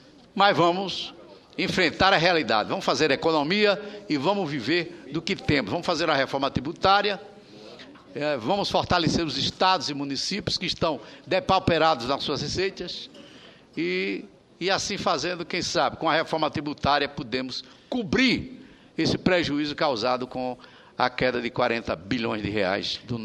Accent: Simão Dias, Sergipe, Brazil; Eu fui prefeito de Simão Dias, minha terra.

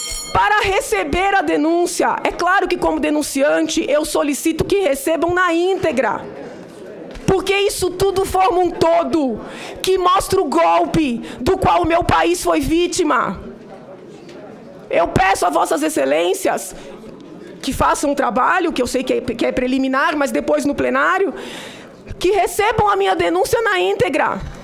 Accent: Brazil; Eu sou brasileira. Eu amo esta terra, mais que tudo. Eu estou aqui porque eu sou brasileira.

